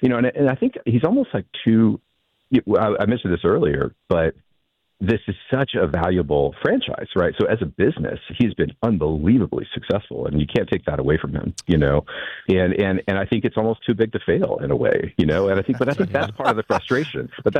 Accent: Dallas, Texas, United States; I mean, you know, I grew up a Cowboys fan. I growing up in Dallas

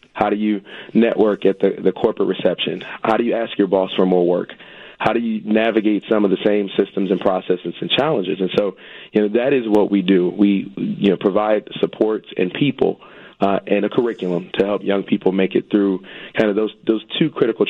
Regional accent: Chicago, Illinois, United States; So I'm not a product of CPS, but I am from Chicago. I'm from the Auburn Gresham community. I grew up here.

